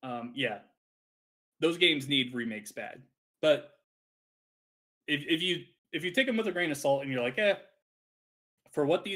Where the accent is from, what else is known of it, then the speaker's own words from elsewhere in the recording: Iowa, United States; Growing up in Iowa, there's not a lot of people that, at least where I grew up, Not a lot of people were into that kind of stuff